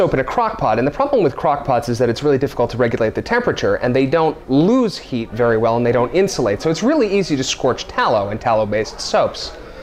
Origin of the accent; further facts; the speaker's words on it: New York, United States; I'm from upstate New York, and that's where production is currently based, but I actually split my time 50-50 between upstate New York and Boston.